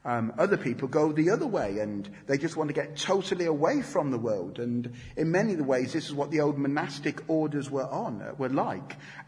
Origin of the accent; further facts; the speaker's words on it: United Kingdom; especially as British people